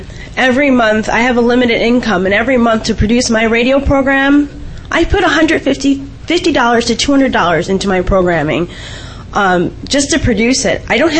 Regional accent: Midwest, United States; I grew up in the Midwest. I was the only person of color all the way, even up to, through college, that was involved in arts.

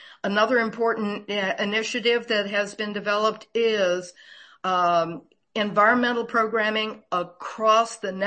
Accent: Pacific Palisades, California, United States; Let me tell you, I grew up in Pacific Palisades.

